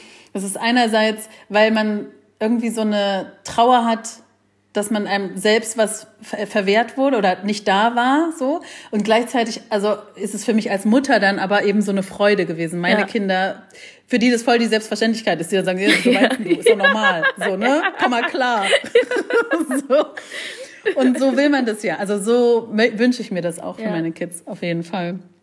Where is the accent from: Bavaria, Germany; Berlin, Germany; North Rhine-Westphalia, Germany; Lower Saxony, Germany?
Berlin, Germany; also born or lived in Leipzig; ich bin in Leipzig geboren und das war noch zu Ostzeiten und hab da gelebt, bis ich 8 war. Und dann sind wir nach West-Berlin ausgewandert.